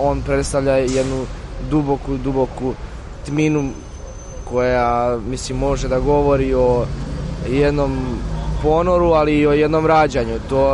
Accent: Užice, Šumadija and Western Serbia, Serbia; možda iz mjesta odakle ja potičem, iz Užica. To je jedan divan predio, mislim, zapadna Srbija sama po sebi, ali ja sam dosta vremena kao dete provodio na selu.

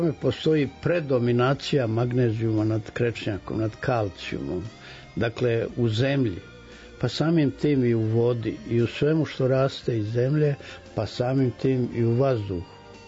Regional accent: Gornji Ljubiš, Šumadija and Western Serbia, Serbia; Dakle, ja sam iz Gornjeg Ljubiša. Sad se događa nešto čudnovato sa mojim rodnim selom.

